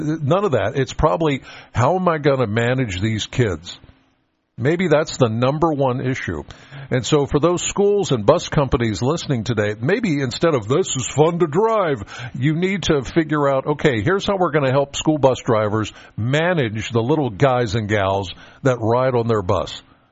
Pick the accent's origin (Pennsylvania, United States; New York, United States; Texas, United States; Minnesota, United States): Pennsylvania, United States; Penns Valley; I mean, I'm from Penns Valley. I'm very proud to be a Penns Valley Ram.